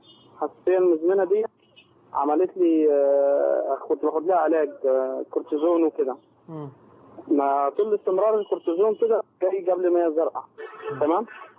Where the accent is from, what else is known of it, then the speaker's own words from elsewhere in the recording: Marsa Matruh, Matrouh Governorate, Egypt; من مرسى مطروح